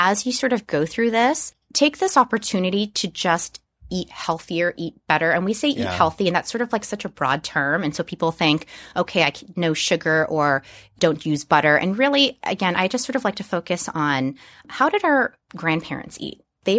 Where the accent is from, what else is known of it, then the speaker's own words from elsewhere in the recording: Hawaii, United States; And I'm also from Hawaii, and there's like we used to eat a lot of soy sauce